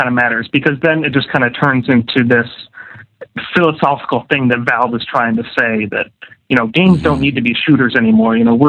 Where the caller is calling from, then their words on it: Rochester, New York, United States; I'm calling from Rochester, New York, where it is frigid.